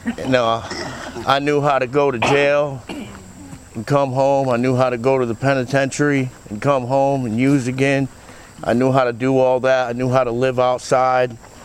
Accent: Troy, New York, United States; now in Pennsylvania, United States; And, like, I'm from Troy, New York, Well, I live in Pennsylvania now, out by Washington, PA, in this little bum-ass town called Davella.

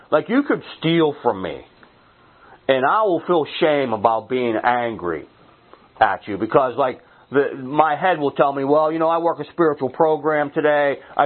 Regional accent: Pennsylvania, United States; I really like this meeting. I'm from Beaver County.

